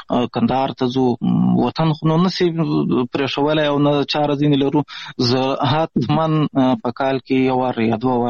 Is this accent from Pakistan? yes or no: yes; Pishin, Balochistan, Pakistan; د افغانستان د غزنی ولایت اوسیدونکی یم. د مهاجرت شپې ورځې په پاکستان کې تیروم. په پاکستان کې زیږیدلی یم. د کوټې سره نږدې پښین ښار ګوټی ورته وایي، په دې پښین ښار کې اوسېږم.